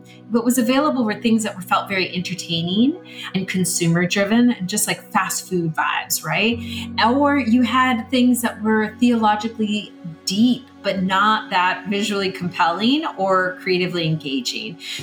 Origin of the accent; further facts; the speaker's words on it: Tucson, Arizona, United States; also born or lived in Phoenix; now in New York, United States; I'm a kid far away from home here in New York. I was born and raised in Tucson and Phoenix, and I grew up in the church